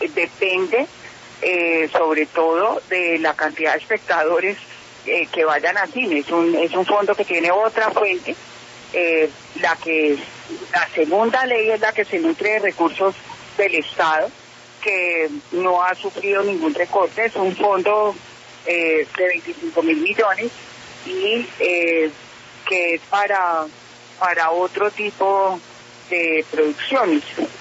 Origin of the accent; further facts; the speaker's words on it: Colombia; todo el orgullo como colombianos que debemos tener por esa producción